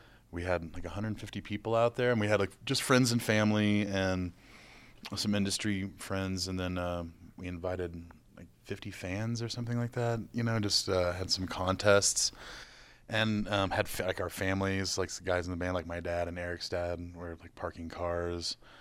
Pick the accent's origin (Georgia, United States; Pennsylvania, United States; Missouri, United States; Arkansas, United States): Missouri, United States; also born or lived in New York City; I was born and raised in Missouri and grew up playing in bands, writing songs, and then I moved to New York City.